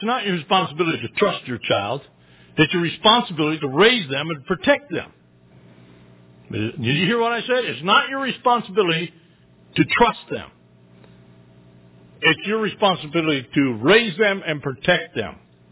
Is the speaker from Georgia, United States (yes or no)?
no; Michigan, United States; Our farm, when I was growing up in Michigan, we had a beautiful apple orchard of peaches and pears and apples.